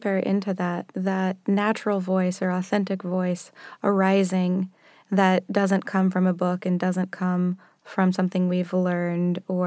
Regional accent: Texas, United States; I grew up in Texas and there's a strong culture of, you know, women being very powerful, but also demurring and not speaking oftentimes.

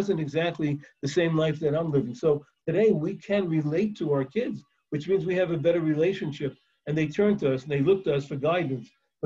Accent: New York, United States; I grew up in America. I lived in New York.

